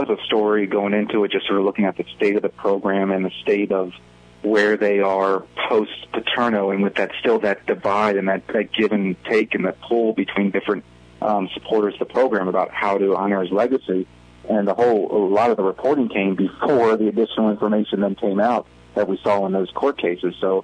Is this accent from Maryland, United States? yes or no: yes; Maryland, United States; I grew up in the Maryland area when Len Bias died